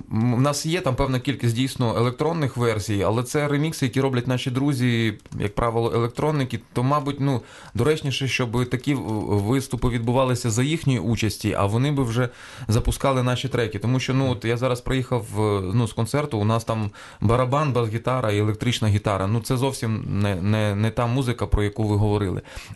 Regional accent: Lutsk, Volyn Oblast, Ukraine; Я просто зараз уже там майже 4 роки живу в Луцьку переважно. Це моє рідне місто.

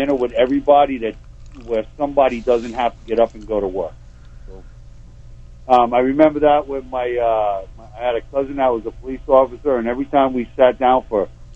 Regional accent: New York, United States; now in Las Vegas, United States; Christmas hasn't been the same for me ever since I moved out here from New York, and that's going on like 28 years.

